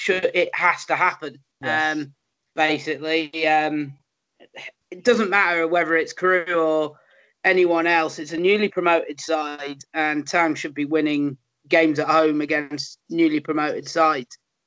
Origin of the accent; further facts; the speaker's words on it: Crewe, North West England, United Kingdom; was going back to Crewe every second week to watch games at Gresty Road. But I do have a soft spot for my hometown club